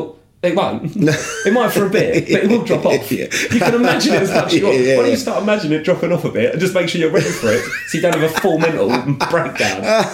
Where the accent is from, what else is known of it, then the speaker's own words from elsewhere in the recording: United Kingdom; I'm just a British comic on this show, right?